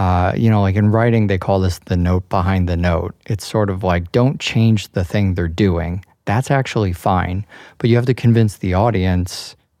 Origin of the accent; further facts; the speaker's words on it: United States; And it's fascinating to me as an American.